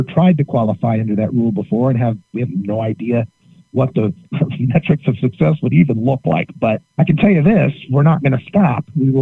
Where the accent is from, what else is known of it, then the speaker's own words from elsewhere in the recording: Idaho, United States; moved away as an adult; I grew up in Idaho and had been a marijuana smoker as a professional musician for years.